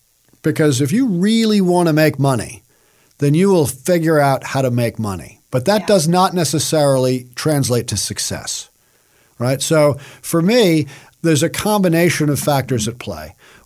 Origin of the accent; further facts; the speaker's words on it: New York City, New York, United States; I grew up in New York City, and I went to the Natural History Museum after school to draw the totem pole.